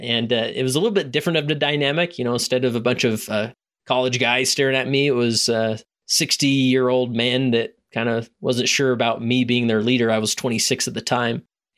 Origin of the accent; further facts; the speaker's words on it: West Valley City, Utah, United States; like I said at the beginning of this episode. I'm from West Valley City, Utah, born and raised there.